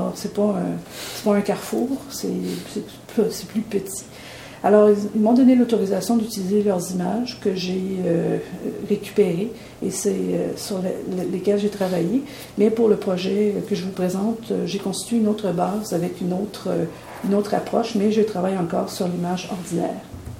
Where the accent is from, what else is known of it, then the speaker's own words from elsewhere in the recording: Canada; Comme je viens du Canada, c'est un pays qui fonctionne dans deux langues, le français et l'anglais.